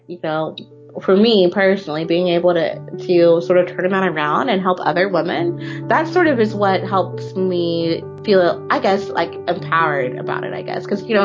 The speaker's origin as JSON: {"language": "English", "region": "Midwest", "country": "United States", "tie": "born or raised there", "said": "I grew up in a household. I grew up in the Midwest"}